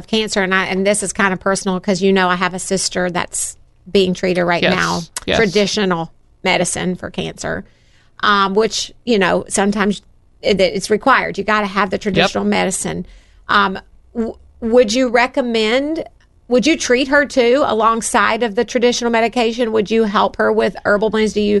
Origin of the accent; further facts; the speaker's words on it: Alabama, United States; I'm from Alabama. Everybody drinks sweet tea.